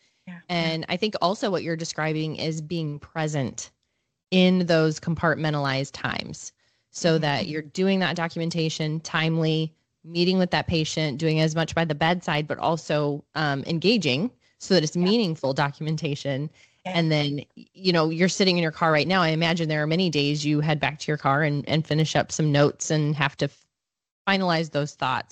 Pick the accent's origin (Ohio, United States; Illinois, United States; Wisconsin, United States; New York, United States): Ohio, United States; Lorain; I grew up in Lorain County. I grew up in Lorain.